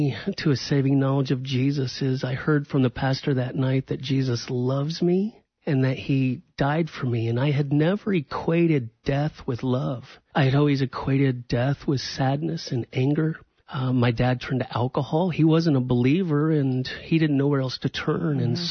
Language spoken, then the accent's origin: English; Charleston, Illinois, United States; I was born and raised in Charleston, Illinois. It's about 3 hours south of Chicago, out in the cornfields, but it's home. Growing up, I was an only child.